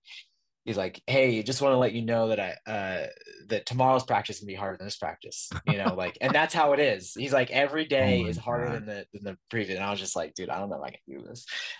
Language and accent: English; Amarillo, Texas, United States; So I'm originally from Texas, Amarillo, Texas, which is in the middle of the Panhandle, if people know it.